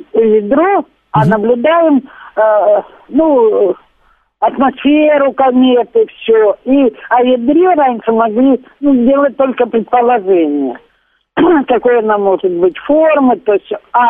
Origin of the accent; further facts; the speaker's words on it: Ukraine; now in Tajikistan; Потому что я же сама родом с Украины.